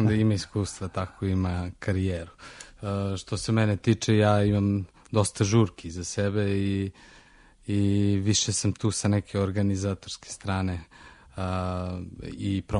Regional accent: Serbia

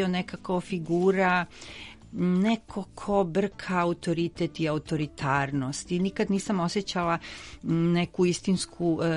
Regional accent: Belgrade, Serbia; born there; rođena sam u Beogradu

